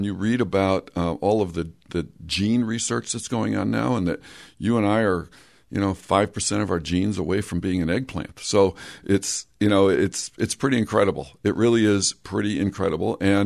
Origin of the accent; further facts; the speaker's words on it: Windham, Connecticut, United States; Well, and I'm from Windham.